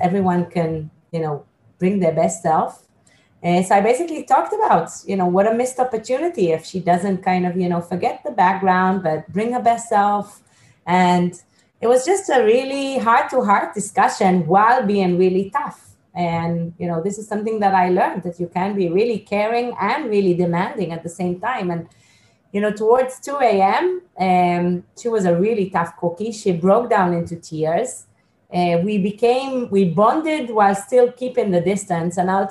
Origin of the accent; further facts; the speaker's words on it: Israel; English is a second language; but I am from Israel, and in Israel army is compulsory